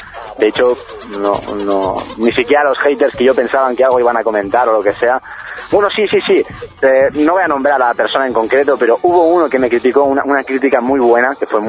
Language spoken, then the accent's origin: Spanish; Navarre, Spain; also born or lived in Alicante; De Navarra, yo soy de Navarra. Realmente nací en Alicante y me gusta repetirlo, soy de Alicante